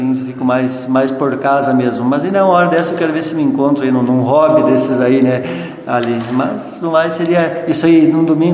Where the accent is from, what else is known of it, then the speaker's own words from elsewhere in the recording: Ibiaçá, Rio Grande do Sul, Brazil; born there; Mas é oriunda de Ibiaçá, eu nasci em Ibiaçá e hoje estamos aqui em Lagoa já há mais de 34